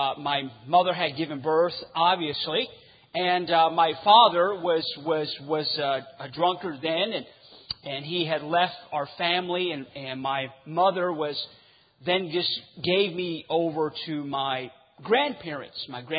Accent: United States; first language Navajo; English is a second language; my first language was Navajo, and that's what my grandmother spoke, was what my grandfather spoke, and was raised with no running water and no outdoor, no indoor plumbing or none of that. We didn't have the luxury of any of that. We live way deep res

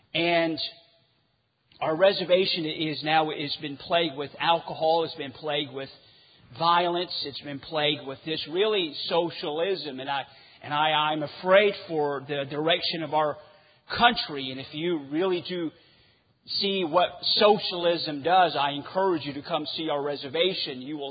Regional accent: United States; first language Navajo; English is a second language; my first language was Navajo, and that's what my grandmother spoke, was what my grandfather spoke, and was raised with no running water and no outdoor, no indoor plumbing or none of that. We didn't have the luxury of any of that. We live way deep res

